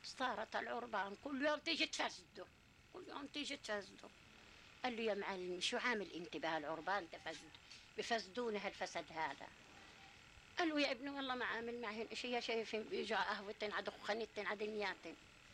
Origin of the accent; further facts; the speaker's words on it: Palestine; احنا بقى فلسطيني